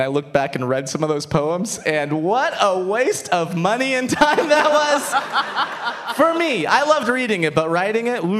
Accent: Cuba; accent: Cuban; I am very proud of being Cuban, though. I do get annoyed how people have exoticized it a little bit.

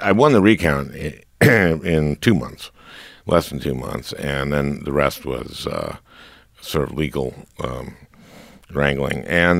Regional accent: St. Louis Park, Minnesota, United States; I was growing up in Minnesota. I was growing up in St. Louis Park.

